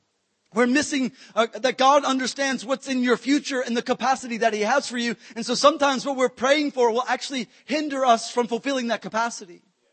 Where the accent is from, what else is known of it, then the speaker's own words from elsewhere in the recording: New Orleans, Louisiana, United States; I'm from South Louisiana, at New Orleans, Louisiana.